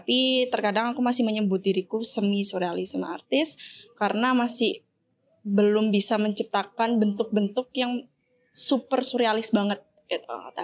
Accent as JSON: {"language": "Indonesian", "town": "Malang", "region": "East Java", "country": "Indonesia", "moved": "yes", "lives_now": "Bali, Indonesia", "said": "Aku asalnya dari Malang. Jadi aku udah di Bali sekitaran hampir 5 tahunan."}